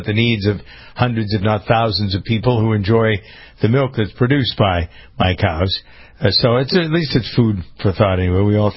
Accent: United States; I am an American family farmer as well, been on the farm all my life, been around cattle.

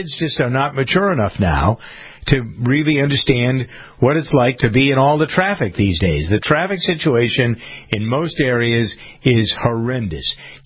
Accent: Framingham, Massachusetts, United States; Here's something from the local news grind here in Framingham, my hometown in Massachusetts.

